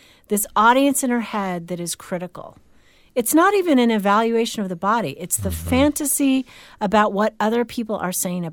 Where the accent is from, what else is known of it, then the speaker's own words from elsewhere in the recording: California, United States; Or just like growing up in California, which is what I did.